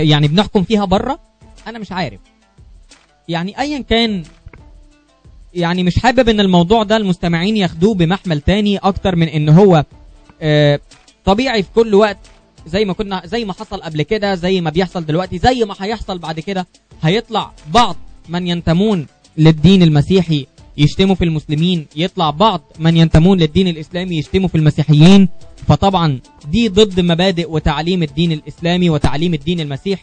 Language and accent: Arabic; Egypt; لان في الاول وفي الاخر احنا كلنا مصريين